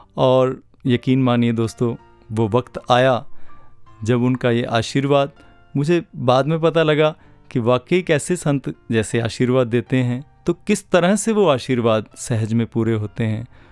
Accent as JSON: {"language": "Hindi", "town": "Taraori", "region": "Haryana", "country": "India", "tie": "born or raised there", "said": "बचपन से ही उनकी गोद में खेले हैं और वहीं से"}